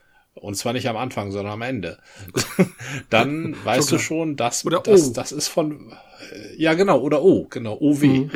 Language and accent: German; Schleswig-Holstein, Germany; aufgewachsen bin ich in einem sehr, sehr dünn besiedelten, äußerst provinziellen Eckchen Deutschlands, in Dithmarschen. Ja. Damals gab es da gar nichts.